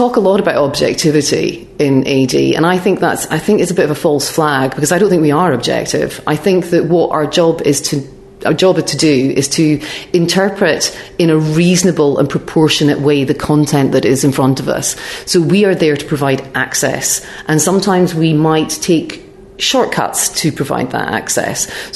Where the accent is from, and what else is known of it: United Kingdom